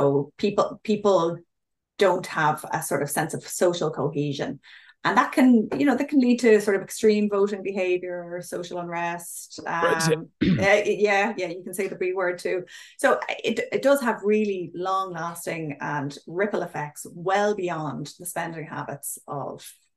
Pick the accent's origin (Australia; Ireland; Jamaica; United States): Ireland; but we're not really outside it in Ireland. I mean, it really affects us as well.